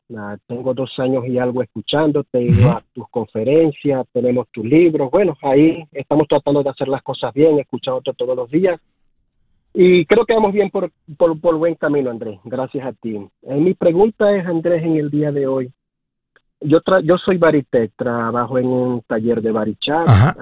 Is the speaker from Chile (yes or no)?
no; Venezuela; moved away; yo soy venezolano